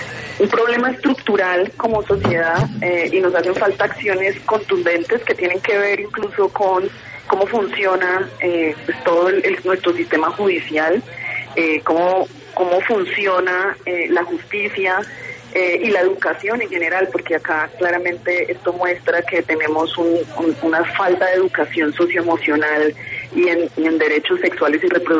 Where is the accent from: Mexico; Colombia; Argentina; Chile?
Colombia